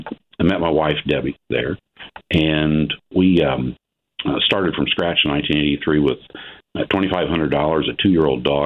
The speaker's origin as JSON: {"language": "English", "region": "Ohio", "country": "United States", "said": "Yeah, I'm a farmer from Ohio."}